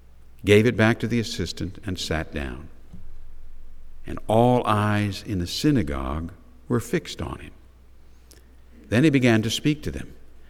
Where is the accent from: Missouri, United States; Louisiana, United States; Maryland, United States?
Louisiana, United States; Metairie; I tell people when they ask me, "Where did you grow up?" I say, "St. Matthew's." I don't say Metairie, I say St. Matthew's